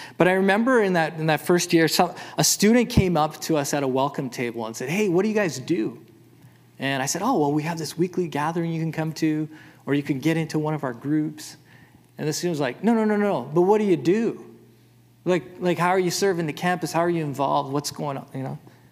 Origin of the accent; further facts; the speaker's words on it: Manitoba, Canada; I grew up in Manitoba, and in our family home, we had a huge garden in our backyard.